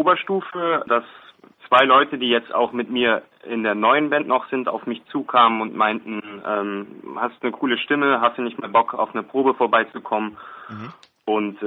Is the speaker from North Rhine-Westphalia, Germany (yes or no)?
yes; North Rhine-Westphalia, Germany; Ja, wir kommen ja alle aus dem Oberbergischen Kreis und sind da in verschiedenen kleinen Läden aufgetreten, aber auch in Köln.